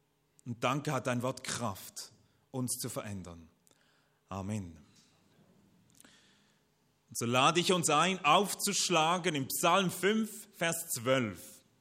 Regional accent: Basel, Basel-Stadt, Switzerland; Katrin kommt aus dem Graubünden, ich komme aus Basel.

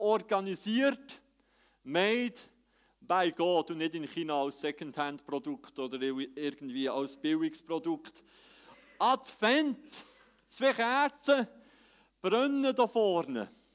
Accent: Bern, Switzerland; Dazu gehört für mich als echter Schweizer, als Emmitaler, als Berner, dass es kalt wird.

